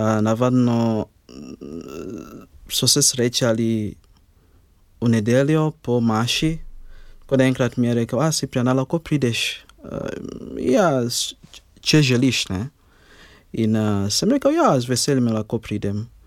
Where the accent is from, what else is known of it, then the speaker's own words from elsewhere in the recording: Kampala, Uganda; Slovenian is a second language; now in Slovenia; da prihajam iz Ugande in moja družina živi v glavnem mestu, ki je Kampala. Ja, lahko rečem, da sem bil rojen v muslimanski družini.